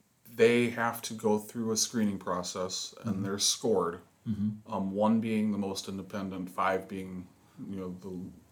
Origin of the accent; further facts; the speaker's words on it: Midwest, United States; now in Brevard, United States; So, and you mentioned I'm from the Midwest. When the recruiters were talking me into coming down here